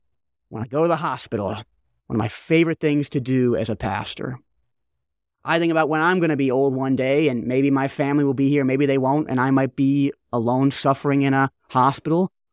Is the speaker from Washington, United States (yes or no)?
no; Buffalo, New York, United States; I grew up in New York, up in Buffalo, Niagara Falls area